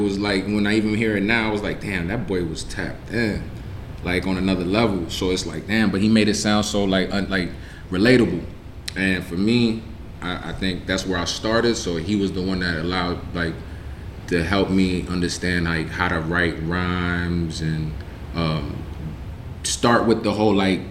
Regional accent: Miami, Florida, United States; also born or lived in Brooklyn; I was born in Brooklyn, raised in Miami, Alapata to be exact. Both of my parents were Dominican. My Spanish is horrible.

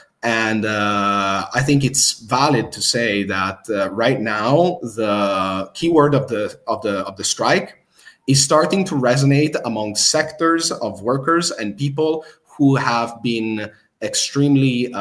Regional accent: Bologna, Emilia-Romagna, Italy; more than 50,000 people in my hometown in Bologna

